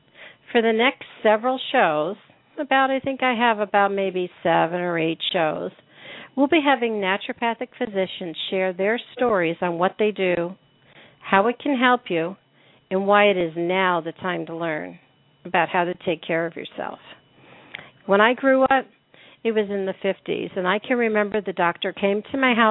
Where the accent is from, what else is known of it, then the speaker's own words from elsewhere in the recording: Pennsylvania, United States; born there; I really think my beginning started when I was born in Hahnemann Hospital